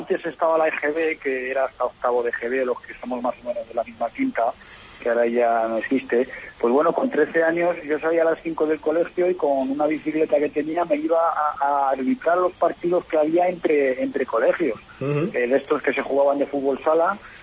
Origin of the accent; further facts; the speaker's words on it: Daimiel, Castilla-La Mancha, Spain; soy de Daimiel, aunque no vivo allí